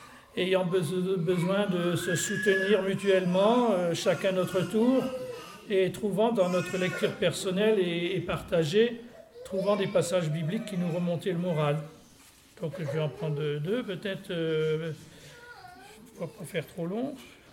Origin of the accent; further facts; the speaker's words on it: France; Nous sommes français et nous avons vécu selon les règles de la société française, c'est tout.